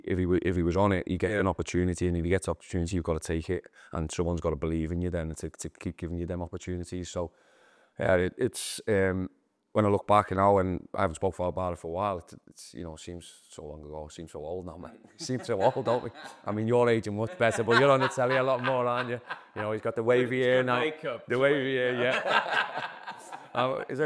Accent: Liverpool, North West England, United Kingdom; I grew up in Toxteth, and everyone, when you say Toxteth, where you're from, and you go Toxteth, they go, ooh, and you're like, oh, that's my home.

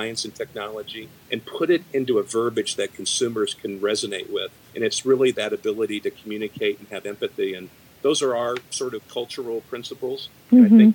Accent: Arizona, United States; now in Alamo, United States; You know, I had some disadvantage growing up in Arizona when there wasn't as much of a focus on sunscreen.

